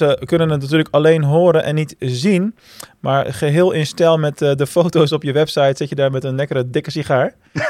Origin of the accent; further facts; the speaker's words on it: Rotterdam, South Holland, Netherlands; Je praat nu wel met een diehard Rotterdammer trouwens, dat je het even weet.